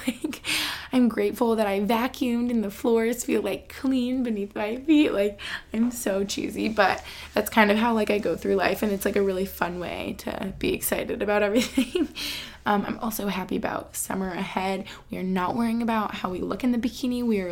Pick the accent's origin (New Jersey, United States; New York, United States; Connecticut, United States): New York, United States; Albany; It really reminds me here where I grew up in Albany. So I think it feels really nostalgic. It feels like a similar environment to my childhood.